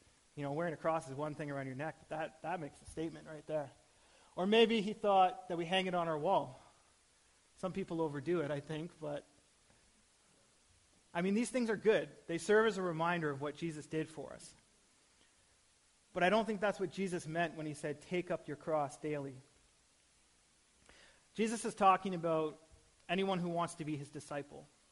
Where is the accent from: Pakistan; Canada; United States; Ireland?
Canada; Ontario; I grew up in Ontario, and all my family is there. It's about, I don't know how far, like 4,000 kilometers away or something.